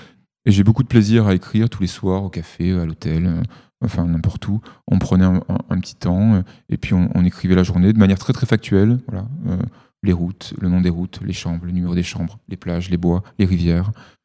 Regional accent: Provence-Alpes-Côte d'Azur, France; je suis chez mes parents dans le sud de la France. Je suis originaire de Provence, entre Avignon et Marseille.

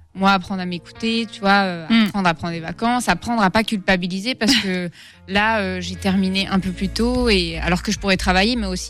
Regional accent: Algeria; also born or lived in Finland; mais moi je suis algérienne finlandaise.

